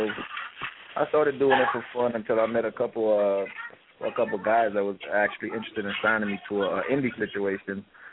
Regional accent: Brooklyn, New York, United States; I'm from Brooklyn. I admit.

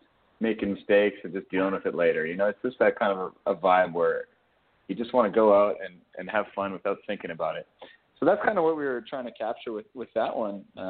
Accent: Alberta, Canada; I think growing up in Alberta, you can only avoid country so much.

